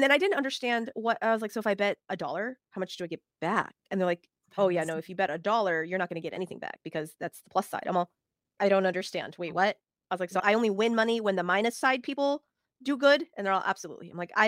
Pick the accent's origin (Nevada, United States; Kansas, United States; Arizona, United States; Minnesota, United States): Nevada, United States; Las Vegas; I grew up in Vegas, right? And growing up in Vegas, we didn't have any professional sports teams.